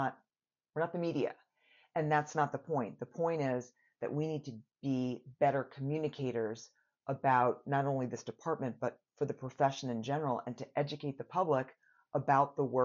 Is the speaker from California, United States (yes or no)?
no; New York, United States; I grew up in New York, so maybe.